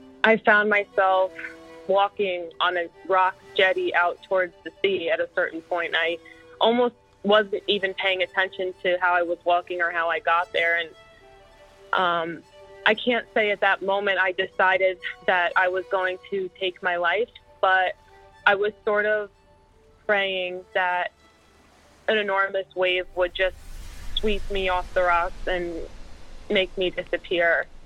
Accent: East Coast, United States; Again, I'm from the East Coast. I have no experience with pelicans.

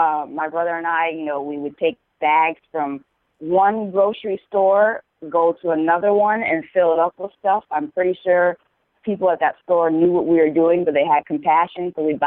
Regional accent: Hawaii, United States; also born or lived in Mississippi; So coming back to Oahu, where it all started, my mom moved us here when we were one. I was 1 year old. My brother was 4.

